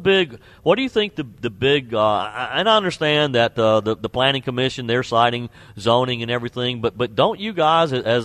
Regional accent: Greer, South Carolina, United States; Now, again, I live in Greer. Greer is my hometown.

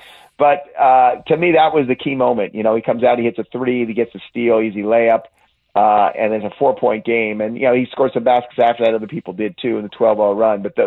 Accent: California, United States; And when I grew up in the Bay Area, and I didn't even know about Marin City.

